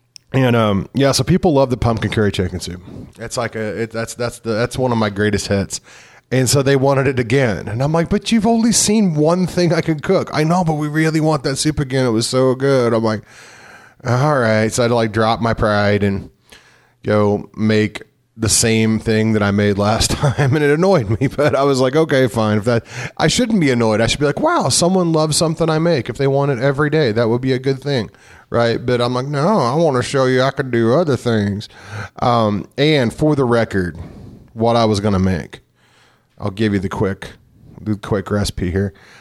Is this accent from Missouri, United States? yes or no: yes; Cape Girardeau, Missouri, United States; because that's how I used to be if I lived in Cape Girardeau, Missouri, if I was living in my hometown or something.